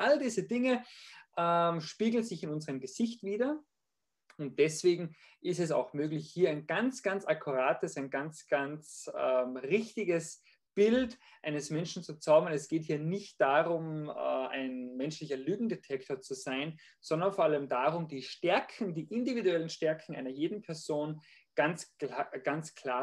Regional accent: Salzburg, Austria; Also ich bin Österreicher, komme aus dem schönen Salzburg.

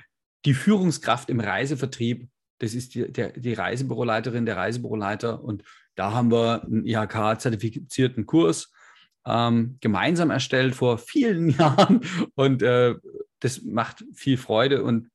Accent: Leipzig, Saxony, Germany; Also, wo komme ich her? Aus Leipzig

